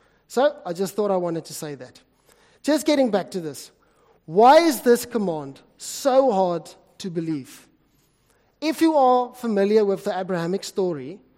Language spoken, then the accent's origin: English; Bloemfontein, Free State, South Africa; And yeah, I'm from the City of Roses. Although I must admit, I haven't seen roses in a long time, in Bloemfontein.